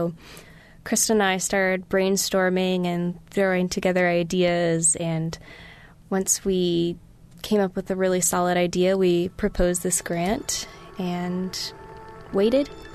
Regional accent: Oklahoma, United States; now in Indiana, United States; Originally I'm from Oklahoma.

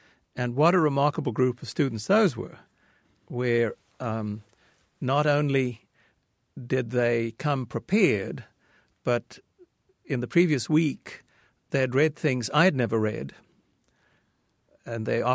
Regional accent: Cape Town, Western Cape, South Africa; now in Bloomington, United States; I said to you I grew up in Cape Town

